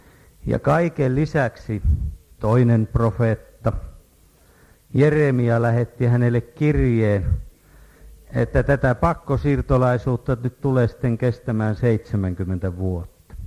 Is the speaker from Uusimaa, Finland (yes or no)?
yes; Kerava, Uusimaa, Finland; Minustakin on jopa helpompaa tulla Keravalle, vaikka olen täältä kotoisin ja lähtöisin